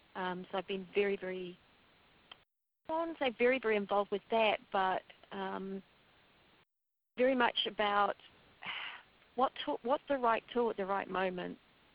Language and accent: English; New Zealand; moved away as an adult; now in Switzerland; I am a Kiwi who is living in Switzerland. I've been here in Switzerland now for 6.5 years